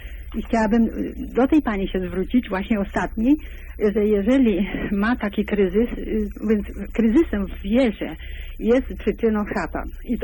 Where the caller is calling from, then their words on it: Vienna, Austria; Ja z Wiednia dzwonię